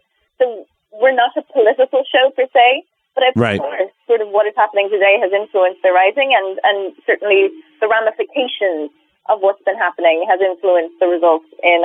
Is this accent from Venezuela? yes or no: no; Ireland; Like acting in a different language, you know, as an Irish girl, it's just so much fun.